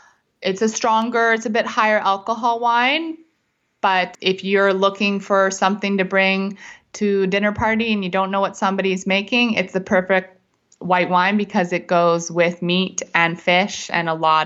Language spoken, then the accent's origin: English; Canada; unlike where I grew up in Canada